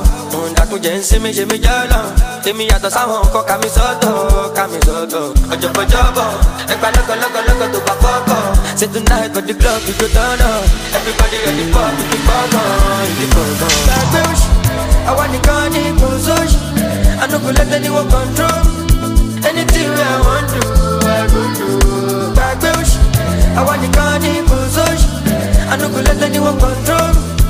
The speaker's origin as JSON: {"language": "English", "country": "Nigeria", "said": "You know, as a Nigerian, we all have stereotypes of how we see people."}